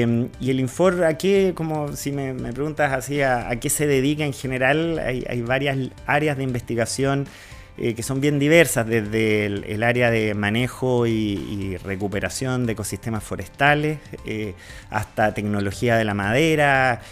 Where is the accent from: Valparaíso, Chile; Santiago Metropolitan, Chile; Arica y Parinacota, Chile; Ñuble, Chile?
Santiago Metropolitan, Chile; Santiago; now in Chiloé, Chile; Y acá yo soy oriundo de Santiago y allá me hacía falta el bosque.